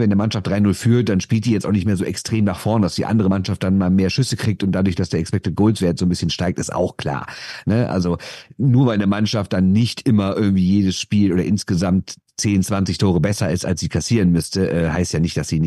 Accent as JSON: {"language": "German", "region": "Berlin", "country": "Germany", "said": "Und jetzt muss man sich als Berliner natürlich fragen"}